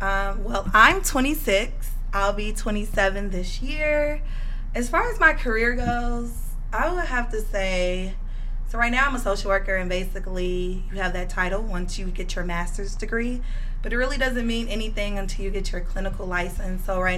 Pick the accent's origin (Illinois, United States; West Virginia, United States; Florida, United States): Illinois, United States; Chicago; so I'm originally from Chicago, and they actually have like affordable apartment buildings that have like several units in them that you can purchase.